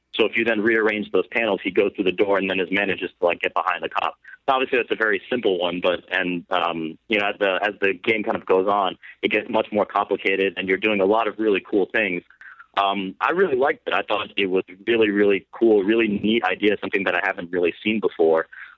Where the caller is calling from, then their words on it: Chicago, Illinois, United States; Hey, guys. … I'm calling from Chicago.